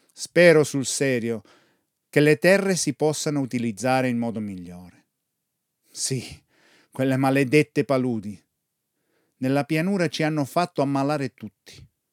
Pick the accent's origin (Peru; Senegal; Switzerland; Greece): Switzerland; Cugnasco, Ticino; born there; Ho 69 anni. Sono nato a Cugnasco, zona di Locarno. … siamo una famiglia di emigrati.